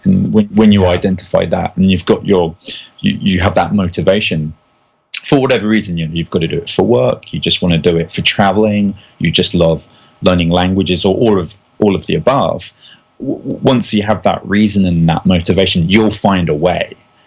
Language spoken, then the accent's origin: English; London, United Kingdom; Growing up in London, I had a lot of friends from Hong Kong who spoke Cantonese Chinese